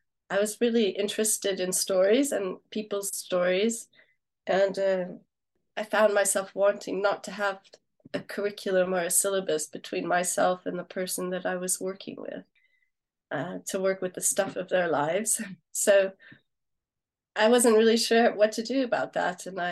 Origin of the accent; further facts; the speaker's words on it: California, United States; moved away as an adult; now in United Kingdom; I should say I'm originally from the States. I left my home state of California in 1990, so some time ago, and have been in the UK since the year 2000.